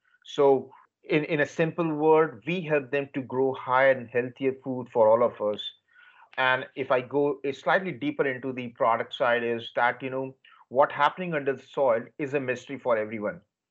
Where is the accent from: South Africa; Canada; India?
India; English is a second language; now in United States; I born and grew up in India. You know, I'm an Indian guy. And I grew up between the farms, like, you know, the family farms back in India. So I'm a third generation farmer.